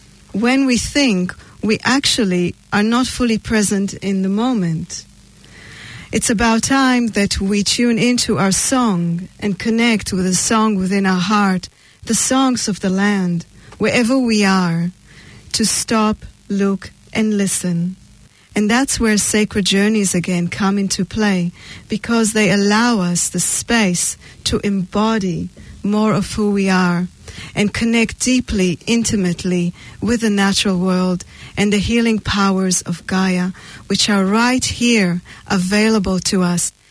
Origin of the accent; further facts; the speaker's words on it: Israel; I grew up in Israel. I've been through many wars.